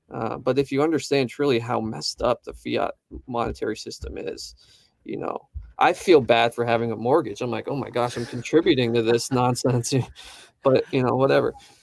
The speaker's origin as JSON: {"language": "English", "country": "Romania", "said": "I'm from Romania, and you know, we had communism for a while"}